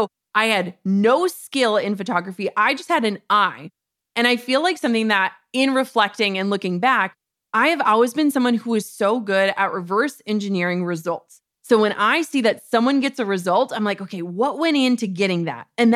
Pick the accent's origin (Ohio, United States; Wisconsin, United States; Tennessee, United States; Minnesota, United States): Minnesota, United States; And we're from Minnesota. Target is headquartered in Minnesota.